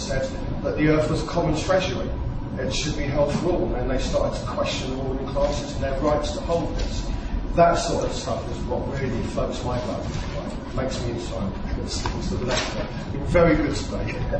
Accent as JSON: {"language": "English", "region": "London", "country": "United Kingdom", "lives_now": "Bristol, United Kingdom", "said": "because I'm a Londoner, but I moved to Bristol now."}